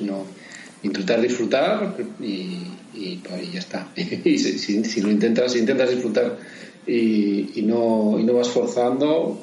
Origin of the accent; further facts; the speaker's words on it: Spain; a veces quizás somos los españoles muy comodones